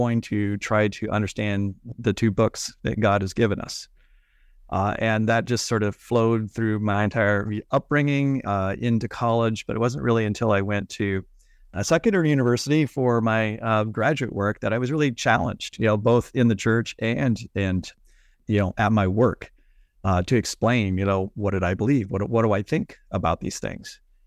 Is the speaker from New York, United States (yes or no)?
no; Colorado, United States; I'm a preacher's kid, and I grew up in Western Colorado.